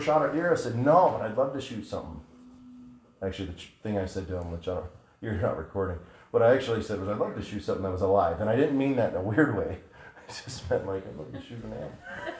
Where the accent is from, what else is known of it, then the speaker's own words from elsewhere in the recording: Beaufort, South Carolina, United States; I grew up in Beaufort, South Carolina. Beaufort, South Carolina is a military town if there ever was one.